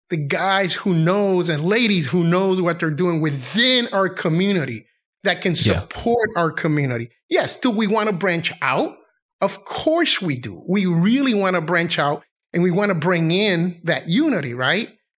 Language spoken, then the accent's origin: English; United States; born there; Because I was born in the U.S. and at the end of the day, I'm an American.